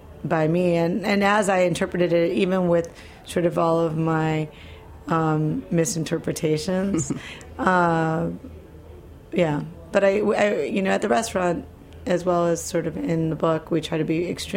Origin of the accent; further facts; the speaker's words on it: Midwest, United States; I grew up in the Midwest. My parents are from Argentina